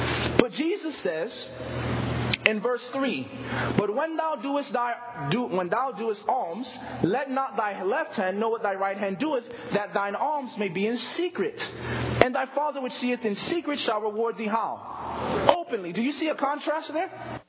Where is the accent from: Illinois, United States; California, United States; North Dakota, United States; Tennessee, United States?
Illinois, United States; Chicago; also born or lived in Boston; where I grew up in Chicago and in Boston, there's a lot of homeless people.